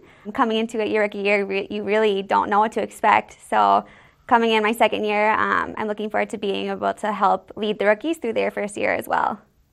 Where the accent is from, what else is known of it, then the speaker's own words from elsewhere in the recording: Maple Grove, Minnesota, United States; I'm from Maple Grove